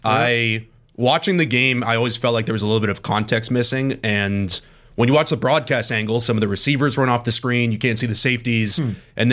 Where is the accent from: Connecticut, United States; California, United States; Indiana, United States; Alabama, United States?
California, United States; I'm originally from Cali, Bay Area.